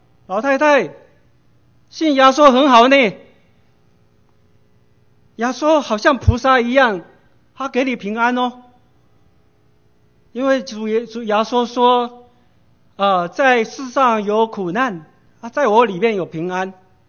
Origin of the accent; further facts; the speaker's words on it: Taiwan; accent: Taiwanese Mandarin; 如果听不懂我的台湾国语是没有司空见惯，因为 我外婆是客家人，所以她听不懂我的台湾国语。